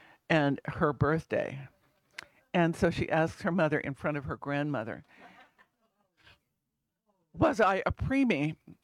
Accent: Bisbee, Arizona, United States; Growing up in Bisbee, our mother was a stay-at-home mother

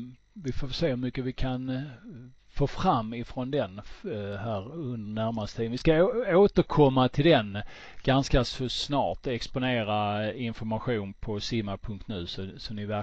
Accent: Skåne, Sweden; accent: Scanian; min spanska är inte i paritet med min skånska

